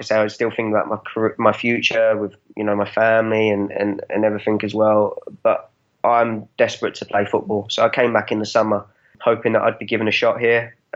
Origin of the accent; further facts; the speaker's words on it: Reading, South East England, United Kingdom; I grew up there, I grew up in Reading, and, you know, it's my home from home. So I obviously still have my family home near Reading as well.